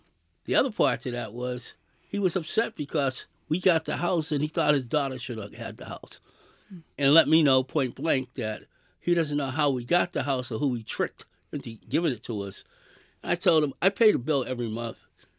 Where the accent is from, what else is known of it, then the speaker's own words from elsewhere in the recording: Boston, Massachusetts, United States; I came to the conclusion that since I was from Boston, there was a lack of opportunity here for young people of color primarily.